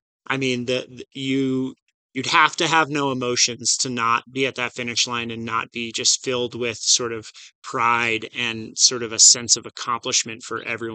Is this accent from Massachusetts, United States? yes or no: yes; Boston, Massachusetts, United States; I'm from Boston. I am a Yankee through and through.